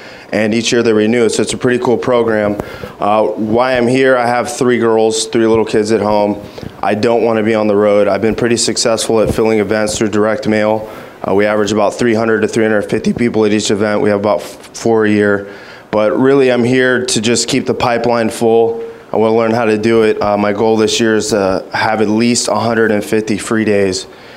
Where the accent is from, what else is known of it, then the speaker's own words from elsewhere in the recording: Naples, Florida, United States; I'm from Naples, Florida.